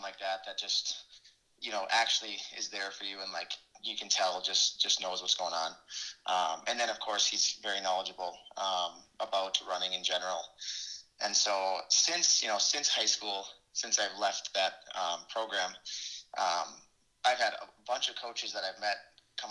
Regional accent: Stillwater, Minnesota, United States; I'm from Stillwater. Like I said, big running community there.

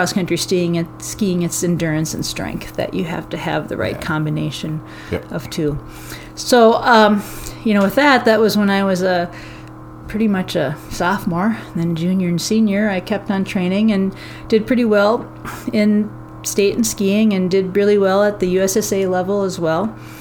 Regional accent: Marine on St. Croix, Minnesota, United States; I grew up in Marina and St. Croix. Cool. William O'Brien State Park was less than a mile from my house.

